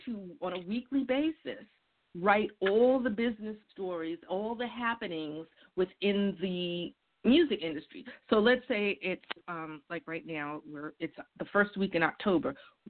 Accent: New York City, New York, United States; But I'm also from the South Bronx. So I saw firsthand the beginning of the hip-hop era that started in a lot of dance clubs.

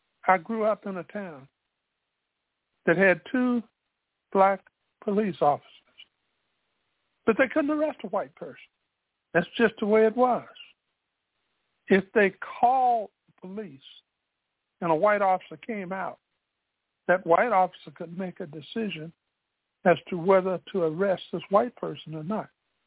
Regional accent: Spartanburg, South Carolina, United States; born there; That's why I was born in Spartanburg General Colored Hospital, because they weren't going to spend the same on it as they did any other.

